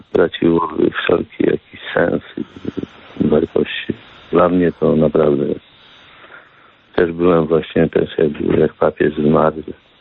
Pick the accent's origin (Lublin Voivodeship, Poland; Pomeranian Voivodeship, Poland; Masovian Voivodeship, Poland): Masovian Voivodeship, Poland; Warsaw; moved away as an adult; Musiałem w pewnym sensie uciekać z Polski, bo jestem z Warszawy